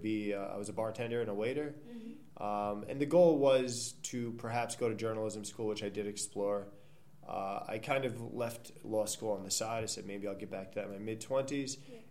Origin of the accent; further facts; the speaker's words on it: New York City, New York, United States; So where? I mean, I'm from New York City.